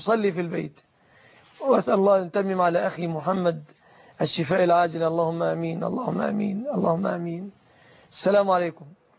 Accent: Egypt; بلادنا مصر

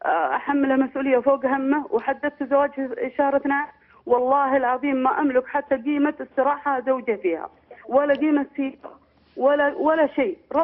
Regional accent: Saudi Arabia; أنا سعودية في الأب والجد،

